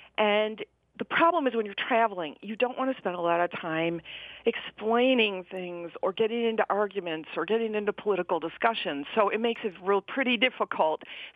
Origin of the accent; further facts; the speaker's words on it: Detroit, Michigan, United States; I will probably still tell people I'm from Detroit when I travel around the world.